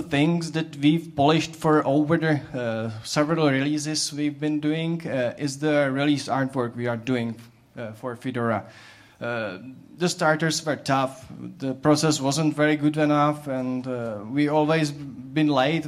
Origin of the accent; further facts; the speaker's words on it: Czechia; English is a second language; I'm from Czech Republic.